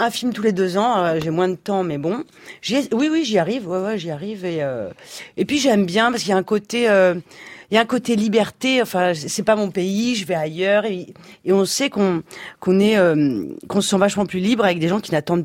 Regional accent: France; Ils adorent que je sois très française. Je pense que si je perdais mon accent, ils seraient super déçus.

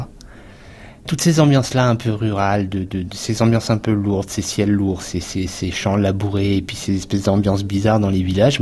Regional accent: Grand Est, France; Je suis alsacien d'origine et j'ai grandi à la campagne. Donc j'ai vécu dans une région en Alsace qui était assez réputée pour comme étant un des hauts lieux de la sorcellerie.

